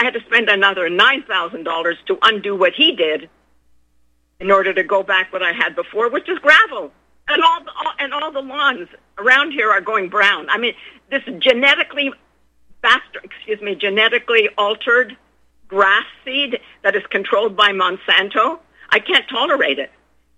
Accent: Canada; And I, as a Canadian, have to acknowledge him as the King of Canada?

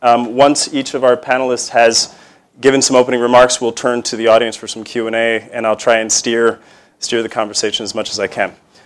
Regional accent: Puerto Rico; Myself, I was born there. Born and raised in Puerto Rico, have family and, of course, business interests in Puerto Rico.

